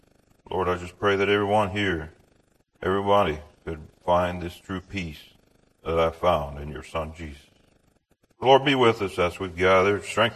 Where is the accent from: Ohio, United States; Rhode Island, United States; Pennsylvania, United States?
Pennsylvania, United States; Ephrata; born there; So I was born in Pennsylvania. If you look at my birth certificate, it would not be in Mexico like Ephraim's and his wife. It would be in Ephrata, Pennsylvania.